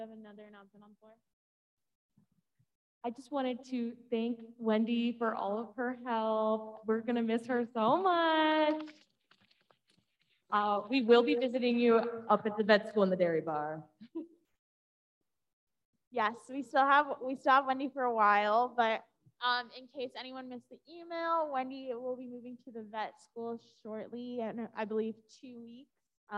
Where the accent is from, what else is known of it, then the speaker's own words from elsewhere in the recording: California, United States; I am from Orange County, so right by you.